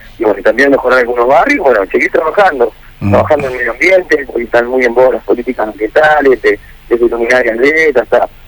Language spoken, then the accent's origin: Spanish; Nogoyá, Entre Ríos, Argentina; somos todos entorneanos, argentinos, en este caso